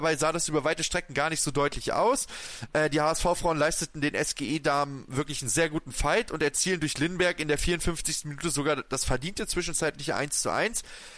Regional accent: Germany; wir sind ja beide Deutsche

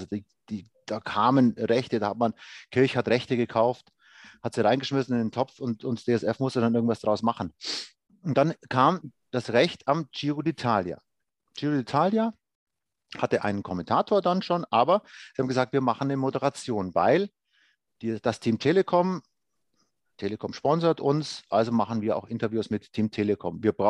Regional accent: Bavaria, Germany; was für mich natürlich Wahnsinn war, in meiner Heimat da Radio machen zu dürfen. Bei meinem AEV, bei meinen Eishockey-Jungs, da war ich schon als Schüler drin

